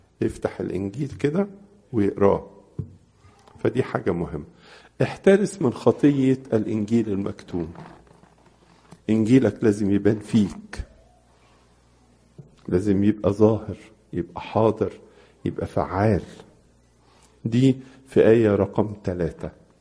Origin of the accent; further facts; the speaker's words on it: Egypt; حتى عندنا في مصر في الاجتماع العام اللي بعمله كل يوم 4